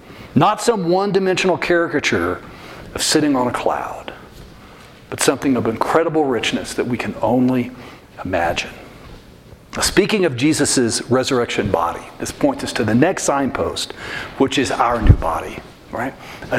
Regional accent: Texas, United States; Said, you know, sometimes growing up in Texas

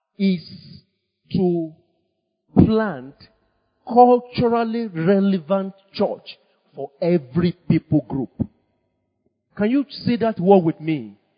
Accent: Jos, Plateau, Nigeria; Assuming we get there, and I'm from Jos, and in Jos we have the Birom people. Assuming we go there, and because I come from Jos, we're now doing things like the Birom.

